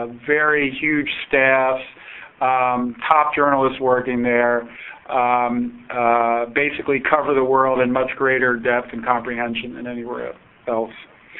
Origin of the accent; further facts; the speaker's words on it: Baltimore, Maryland, United States; My hometown paper, the Baltimore Sun, used to be a very formidable paper